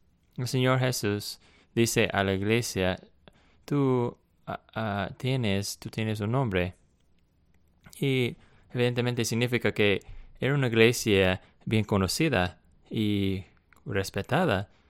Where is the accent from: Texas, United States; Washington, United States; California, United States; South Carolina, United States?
South Carolina, United States; el área donde yo vine de Carolina